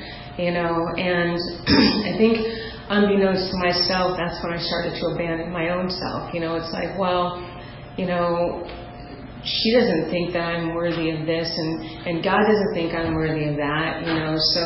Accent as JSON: {"language": "English", "region": "New York", "country": "United States", "tie": "born or raised there", "said": "So I grew up born in New York. My mom has 8 sisters. My father was in and out of the picture."}